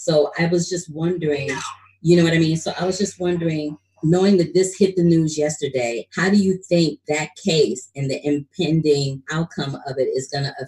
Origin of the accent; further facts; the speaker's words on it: Missouri, United States; Yeah, I'm from Missouri. And so Missouri was one of the first states to shut it down.